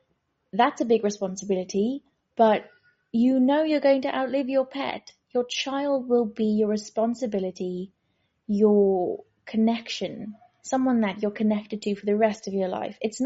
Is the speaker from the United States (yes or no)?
no; South Africa; I'm from South Africa.